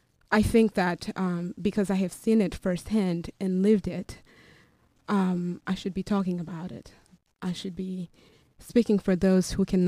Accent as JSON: {"language": "English", "country": "Rwanda", "tie": "born or raised there", "moved": "yes", "lives_now": "Nashville, United States", "said": "Yes, I was born and raised in Rwanda, and we settled in Nashville, Tennessee in 1995."}